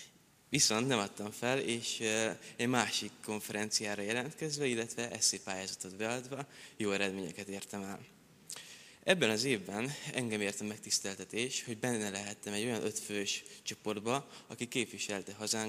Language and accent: Hungarian; Ozora, Tolna, Hungary; also born or lived in Pincehely; 1993-ban születtem egy kis faluban, Pincehelyen. Ezután egy másik kis faluba, Ozorára költöztünk, ahol itt jártam általános iskolába, és itt nőttem fel.